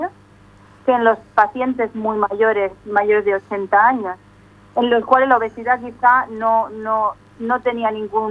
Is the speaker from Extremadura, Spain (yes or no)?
no; Murcia, Region of Murcia, Spain; now in Oxford, United Kingdom; Soy del sur de España, de Murcia